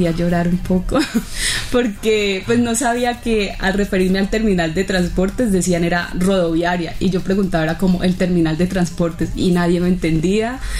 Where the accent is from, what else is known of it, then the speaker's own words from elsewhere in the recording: Colombia; soy de Colombia